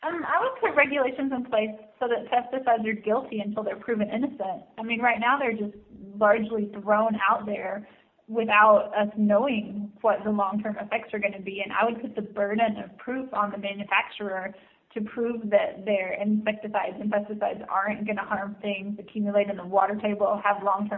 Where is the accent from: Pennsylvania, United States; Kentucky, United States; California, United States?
Kentucky, United States; You know, I grew up in Kentucky in the southeast, and there were lightning bugs everywhere.